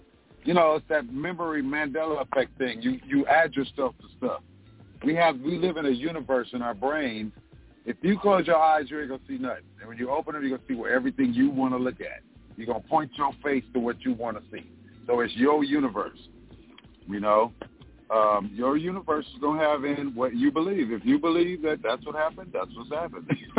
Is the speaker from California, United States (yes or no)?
yes; Los Angeles, California, United States; I'm from the West Side in South Central.